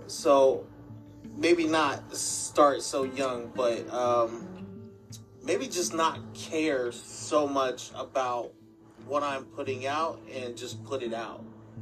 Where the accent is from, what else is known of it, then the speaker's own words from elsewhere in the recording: Muncie, Indiana, United States; now in Fishers, United States; I'm from Muncie, but I've been in Fishers for like past 10 years.